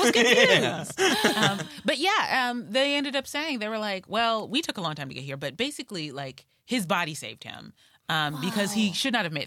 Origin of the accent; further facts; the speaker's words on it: Detroit, Michigan, United States; growing up in Detroit, mm-hmm. it's like, it's sort of like anything can happen at any moment.